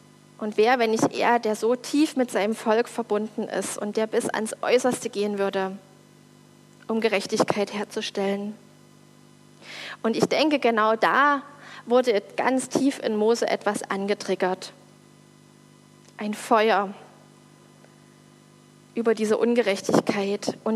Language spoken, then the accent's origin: German; East Germany, Germany; dass ich als Ossi Gott kennenlernen durfte.